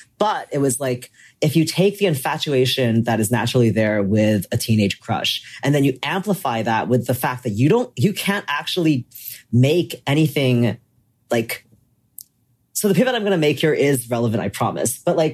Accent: East Coast, United States; growing up in the East Coast during like the emo heyday

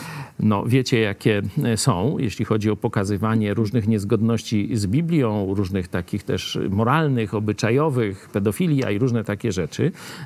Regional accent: Lublin, Lublin Voivodeship, Poland; ponieważ choć jesteśmy z Lublina

